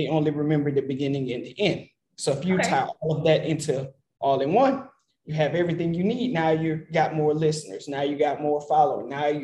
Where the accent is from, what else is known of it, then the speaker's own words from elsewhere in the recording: Louisiana, United States; moved away as an adult; I was born and raised in Louisiana. That's the same place as … those certain celebrities.